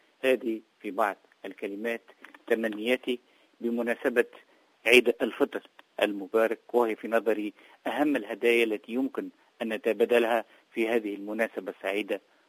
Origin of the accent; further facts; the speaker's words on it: Tunisia; وخاصة إلى أبناء بلدي تونس